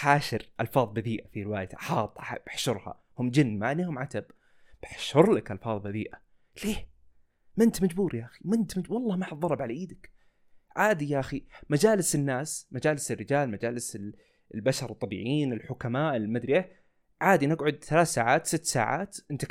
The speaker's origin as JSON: {"language": "Arabic", "country": "Saudi Arabia", "said": "عندنا في السعودية"}